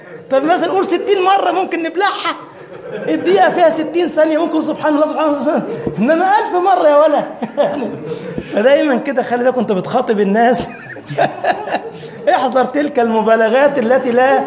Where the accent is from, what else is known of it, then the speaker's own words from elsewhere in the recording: Egypt; في الجمعية الشرعية عندنا في مصر